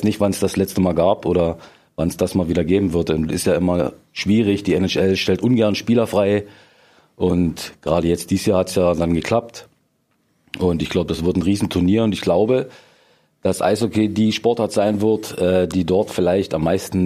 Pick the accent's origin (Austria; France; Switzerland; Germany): Germany; Lusatia; Klar, ich komme aus der Lausitz, aus einer kleinen Stadt.